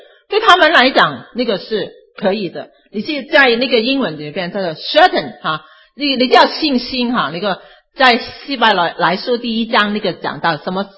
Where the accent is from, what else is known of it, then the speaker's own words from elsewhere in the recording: China; 但是我们尤其是我们中国人，因为我们五千年来很多苦难，很多天灾人祸，所以我们心里面在心里面充满害怕